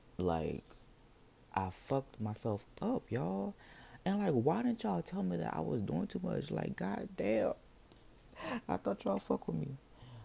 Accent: New Orleans, Louisiana, United States; how many more times could a bitch say I'm 21 and I'm fucking from New Orleans?

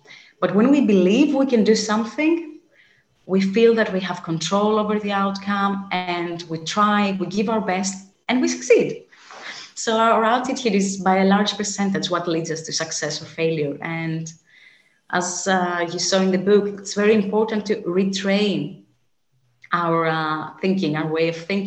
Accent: Greece; I am from Greece, and I wanted to pay my tribute to ancient Greek philosophy.

